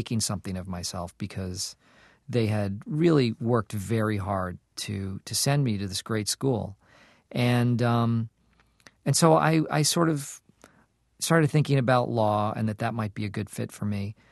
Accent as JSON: {"language": "English", "town": "Acton", "region": "Massachusetts", "country": "United States", "tie": "born or raised there", "said": "I grew up in Acton, Massachusetts."}